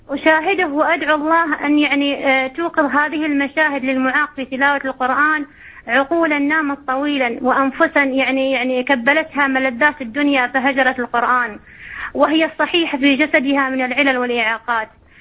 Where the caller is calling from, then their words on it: United Arab Emirates; من الإمارات.